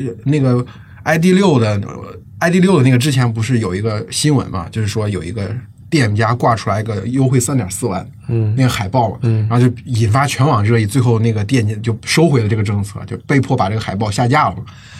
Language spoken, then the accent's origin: Chinese; China; 我们中国人对于北欧有一种崇拜嘛